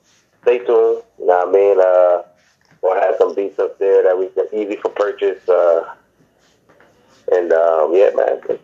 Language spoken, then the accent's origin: English; Jamaica; But yeah, then I'm also Jamaican, so like I listen to a lot of reggae music.